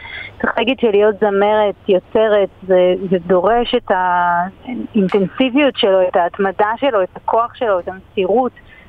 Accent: Tel Aviv, Tel Aviv District, Israel; גדלתי בתל אביב, ובשנות ה-90 זה היה מקום קצת אפל ואולי קצת מופקר

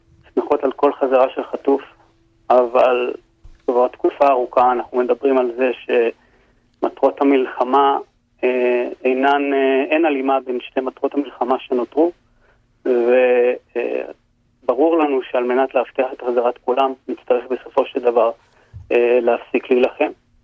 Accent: Sderot, Southern District, Israel; תראי, אני מאמין בזה מאוד. גדלתי בשדרות

